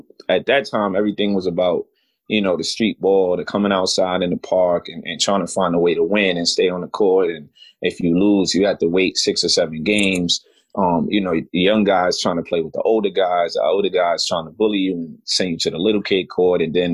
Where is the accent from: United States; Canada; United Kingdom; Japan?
United States; Bronx, New York; Growing up in the Bronx and in New York City and the inner city and in the heart of the ghetto.